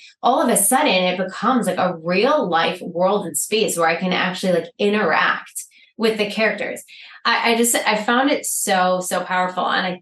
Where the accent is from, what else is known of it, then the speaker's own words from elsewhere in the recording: Michigan, United States; But you do say, hi … I'm from Michigan.